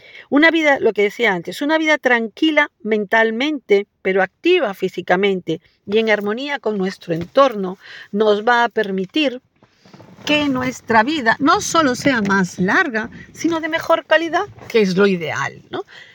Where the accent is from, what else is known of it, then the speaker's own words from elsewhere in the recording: Galicia, Spain; actualmente somos de España la provincia con más longevidad